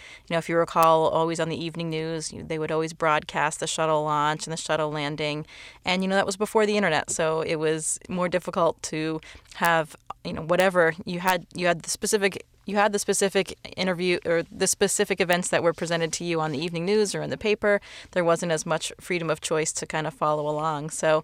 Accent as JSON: {"language": "English", "town": "Caribou", "region": "Maine", "country": "United States", "tie": "born or raised there", "said": "It was a great place to grow up."}